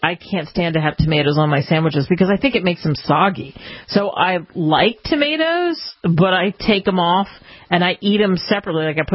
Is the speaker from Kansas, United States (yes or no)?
no; New Jersey, United States; because I grew up in New Jersey. The best tomatoes are in New Jersey.